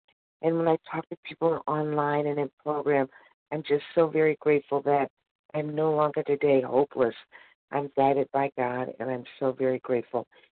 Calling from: Missouri, United States; from Missouri.

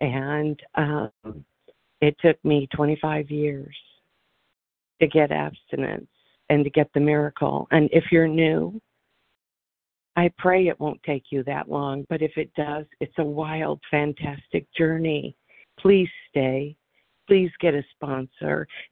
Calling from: California, United States; I am in Southern California.

